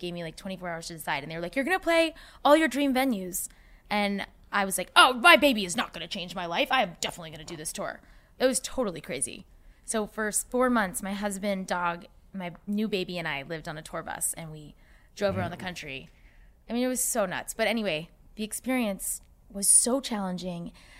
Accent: Boston, Massachusetts, United States; now in Los Angeles, United States; I'm from Boston originally, so it's kind of shocking that like this turn of events happened.

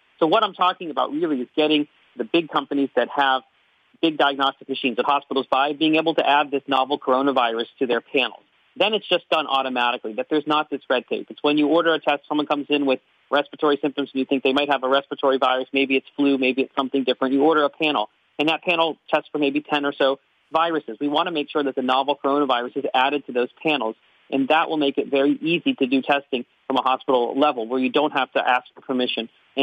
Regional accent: Pittsburgh, Pennsylvania, United States; I know, for example, in my hometown of Pittsburgh, Quest has partnered with a private infectious disease doctor

